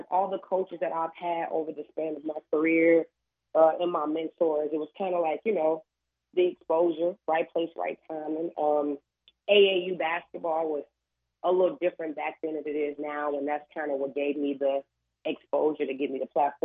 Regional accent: Chicago, Illinois, United States; Yep, I grew up in Chicago, right on the south side, and been here my whole life.

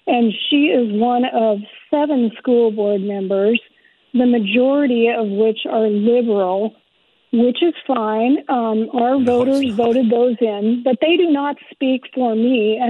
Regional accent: Hood River, Oregon, United States; So what I'm calling about, I'm from Hood River.

